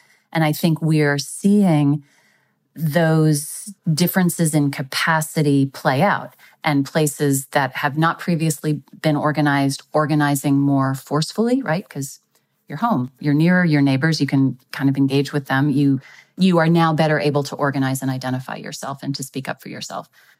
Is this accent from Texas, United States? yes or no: yes; Texas, United States; So you're seeing Arizona, Florida, my home state of Texas.